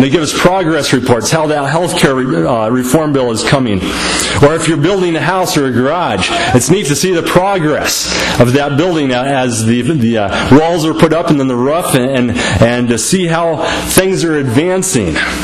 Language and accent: English; Onslow, Iowa, United States; back in my hometown of Onslow, Iowa